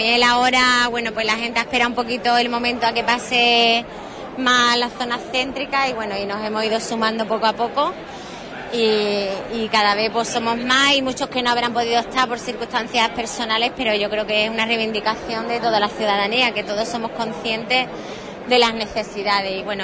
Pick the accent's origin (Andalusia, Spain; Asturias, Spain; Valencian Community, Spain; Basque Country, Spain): Andalusia, Spain; Huelva; somos ciudadanos de Huelva